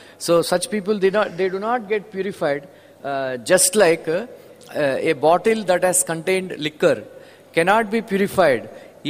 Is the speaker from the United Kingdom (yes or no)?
no; Visakhapatnam, Andhra Pradesh, India; Because I'm from Vishakhapatnam. It's a middle level city